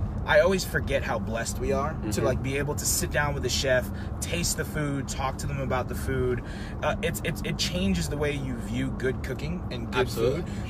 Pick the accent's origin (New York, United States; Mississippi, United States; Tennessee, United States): New York, United States; I'm a kid from New York, New Jersey. I didn't come from this good high-end food. I came from, like, mother's cooking, Filipino, Puerto Rican food.